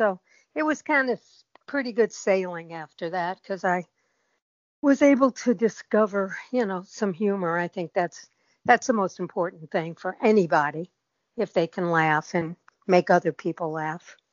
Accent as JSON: {"language": "English", "town": "St. Louis", "region": "Missouri", "country": "United States", "tie": "born or raised there", "said": "I grew up in St. Louis."}